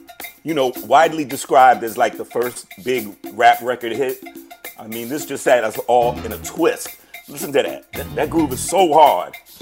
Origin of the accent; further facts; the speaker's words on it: New York, United States; This guy, growing up in New York, this guy was like a New York, to me, he was like a New York hero.